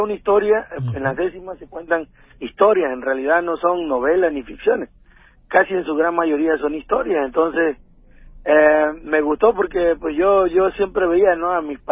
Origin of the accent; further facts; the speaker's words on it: Tuxtepec, Oaxaca, Mexico; born there; todos los que vivimos en Las Peñitas nacemos en Tuxtepec, Oaxaca